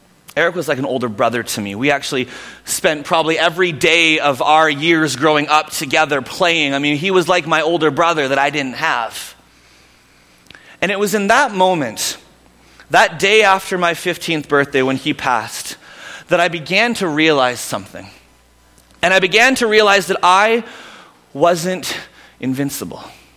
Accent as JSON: {"language": "English", "town": "Vancouver", "region": "British Columbia", "country": "Canada", "tie": "born or raised there", "lives_now": "Alberta, Canada", "said": "But growing up in Vancouver, you understand the concept of when it rains, it pours."}